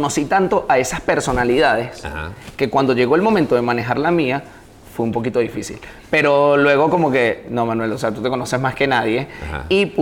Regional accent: Los Teques, Miranda, Venezuela; moved away; De verdad me encanta mi pueblito.

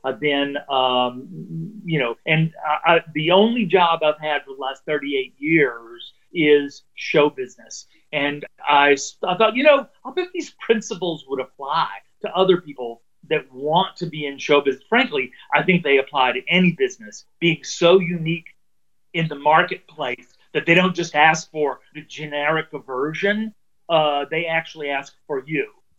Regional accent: Alabama, United States; also born or lived in West Texas; I actually called the book Finding Your Light Bulb because I grew up in Alabama. I was born in West Texas. My mom was from Texas. My dad was from Alabama.

